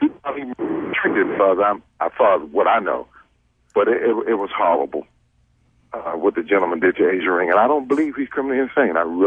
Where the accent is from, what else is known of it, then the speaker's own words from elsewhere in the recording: Baltimore, Maryland, United States; Some years ago, and I'm from Baltimore, there was a gentleman in City Hall